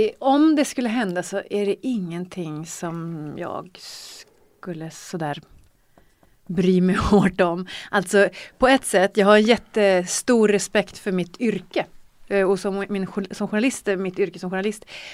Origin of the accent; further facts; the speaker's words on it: Brunflo, Jämtland County, Sweden; Jag är från Brunflo i början. Jag är fortfarande från Brunflo. Men jag är från Brunflo och uppväxt med skidor och snö.